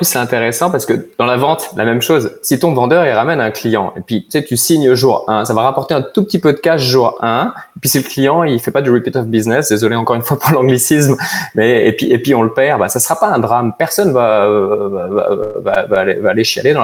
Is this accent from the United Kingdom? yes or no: no; France; accent: French; now in Canada; comme on l'entend à mon accent, je viens de France